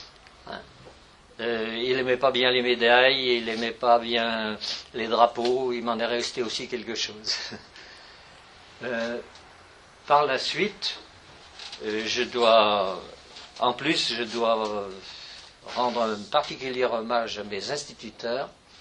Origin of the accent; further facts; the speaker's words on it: Villars-les-Dombes, Auvergne-Rhône-Alpes, France; Je suis originaire de la Dombe, un petit village de la Dombe, puis ensuite j'ai passé ma jeunesse dans un village un peu plus gros qui s'appelle Villars-les-Dombes